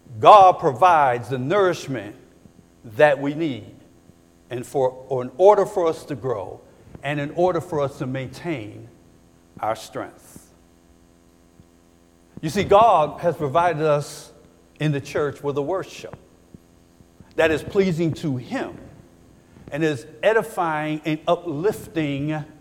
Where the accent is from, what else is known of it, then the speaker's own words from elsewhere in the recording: Syracuse, New York, United States; I'm from Syracuse.